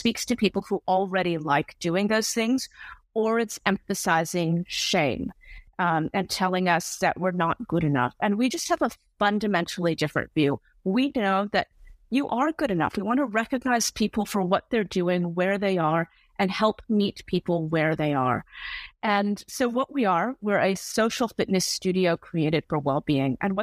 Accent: Hawaii, United States; I'm actually originally from Hawaii, and then moved into entrepreneurship.

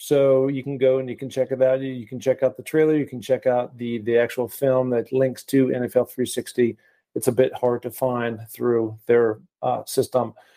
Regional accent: Seattle, Washington, United States; I'm from Seattle, so we have a lot of rain.

